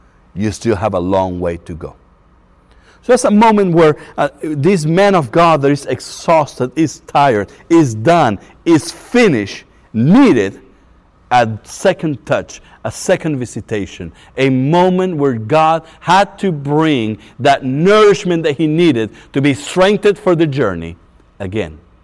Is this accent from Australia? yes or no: no; Argentina; it reminds me of how I memorized this verse in Spanish growing up in Argentina